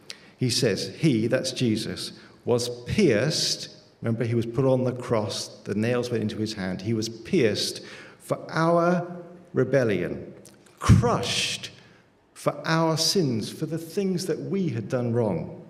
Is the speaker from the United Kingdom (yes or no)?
yes; United Kingdom; Not just Britain, Great Britain. Great Britain, very important.